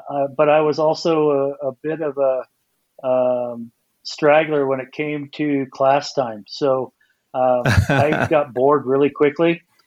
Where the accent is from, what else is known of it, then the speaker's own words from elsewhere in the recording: California, United States; Well, I was born and raised in the Napa Valley.